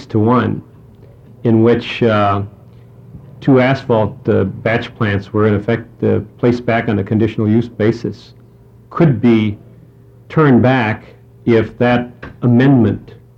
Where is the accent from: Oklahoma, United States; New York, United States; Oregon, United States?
Oregon, United States; Dundee; I'm a farmer from Dundee, Oregon.